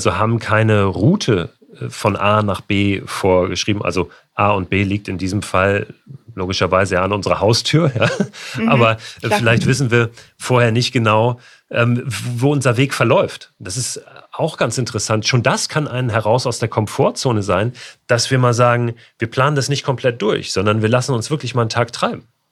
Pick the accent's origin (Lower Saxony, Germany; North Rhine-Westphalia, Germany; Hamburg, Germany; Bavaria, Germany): Hamburg, Germany; Ich komme ja aus Hamburg, lebe in Hamburg.